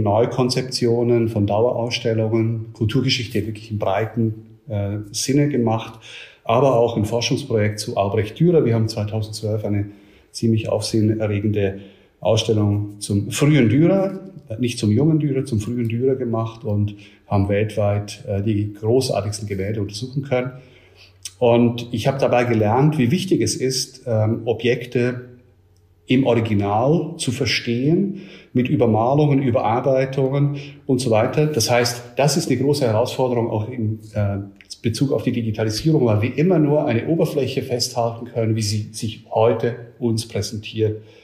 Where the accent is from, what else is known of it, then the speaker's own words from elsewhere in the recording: Switzerland; als Schweizer bin ich eigentlich auch eine Idealbesetzung, weil ich nicht Deutscher aus dem deutschen Sprachraum komme.